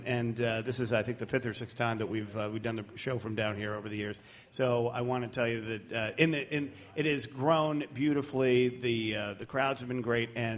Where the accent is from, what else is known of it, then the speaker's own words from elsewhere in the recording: Chicago, Illinois, United States; Because we're from Chicago, so we're just used to that.